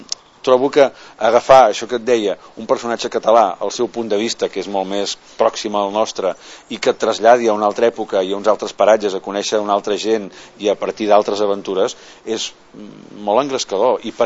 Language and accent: Catalan; Catalonia, Spain; jo sóc català